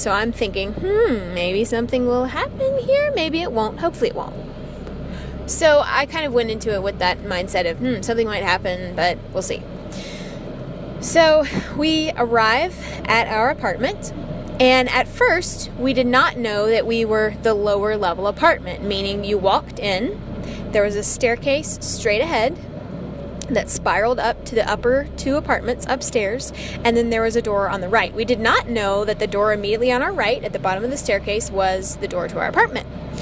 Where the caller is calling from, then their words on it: North Carolina, United States; I'm calling you from North Carolina.